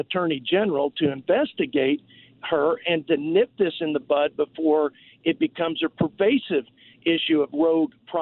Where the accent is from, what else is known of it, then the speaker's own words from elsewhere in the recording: Missouri, United States; born there; I was born in Missouri, and I'd like the show me state to show me some real justice